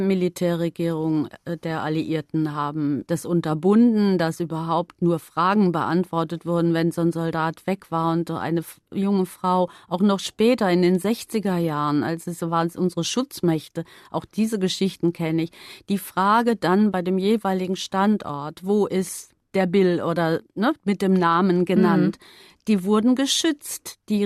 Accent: Upper Austria, Austria; born there; wo ich geboren bin, in Oberösterreich.

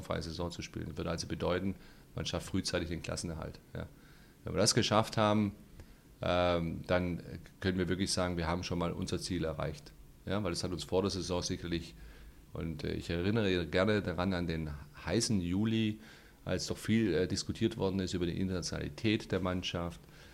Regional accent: Germany; Beide kommen, er kommt aus Kroatien, ich komme halb aus Kroatien, halb aus Slowenien. Beide sind in Deutschland aufgewachsen

